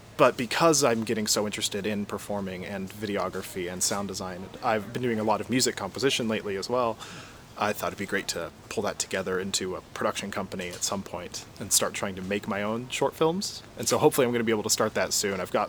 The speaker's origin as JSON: {"language": "English", "town": "Marysville", "region": "Kansas", "country": "United States", "tie": "born or raised there", "moved": "yes", "lives_now": "Chicago, United States", "said": "I'm from Marysville, Kansas. It's not very far from Onega, where we're filming right now. Yeah, I've pretty much lived in this area my entire life up until I moved to Chicago eventually."}